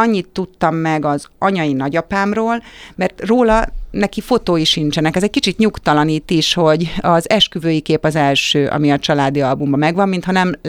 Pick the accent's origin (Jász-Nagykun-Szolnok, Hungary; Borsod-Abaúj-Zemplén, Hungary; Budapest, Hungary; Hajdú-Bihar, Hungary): Budapest, Hungary; én itt laktam, én a Kodály köröndön születtem, ott éltem gyerekként